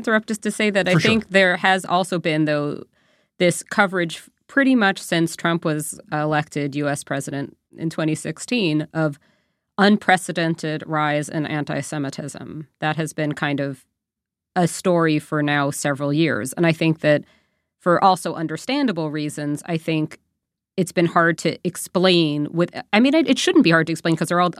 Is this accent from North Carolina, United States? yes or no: no; New York, United States; Not surprised at all. I'm from New York originally.